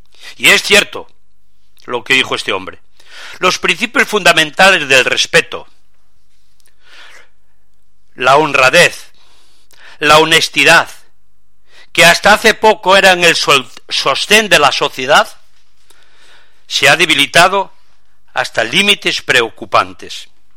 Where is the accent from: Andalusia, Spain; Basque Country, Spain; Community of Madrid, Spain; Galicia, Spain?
Galicia, Spain; Tui; accent: Spanish; como podéis ver por mi acento, soy español. Y concretamente de una parte de España que es muy conocida en el mundo hispano por Galicia, o sea, los llamados gallegos. Vivo en una ciudad, un pueblo fronterizo con Portugal, se llama Tui